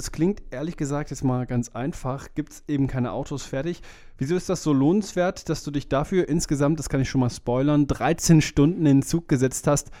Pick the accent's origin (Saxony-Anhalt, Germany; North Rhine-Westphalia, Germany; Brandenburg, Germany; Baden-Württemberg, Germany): North Rhine-Westphalia, Germany; Cologne; Ja, ich bin ein Kölner Jung. Doch, das ist so. Das ist so. Du bist in meine Heimatstadt gefahren, nach Kölle, um genau zu sein, nach Köln-Nippes.